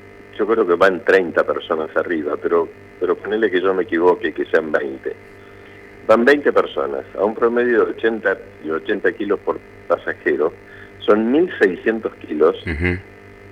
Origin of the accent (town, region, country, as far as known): Argentina